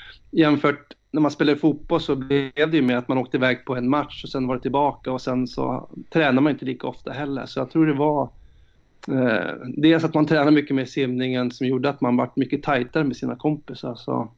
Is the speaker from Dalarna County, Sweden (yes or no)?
yes; Borlänge, Dalarna County, Sweden; also born or lived in Boden; Jag är ju riktigt äkta norrlänning. Jag är ju född i Boden. Men jag flyttade ju därifrån när jag var drygt 3 år. Så jag har inte så mycket minnen därifrån. Så jag ser mig ju mer som en dalkar. Så jag flyttade ju till Borlänge.